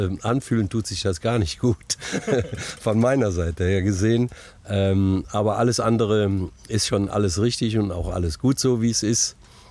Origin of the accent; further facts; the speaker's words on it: Neuss, North Rhine-Westphalia, Germany; born or raised there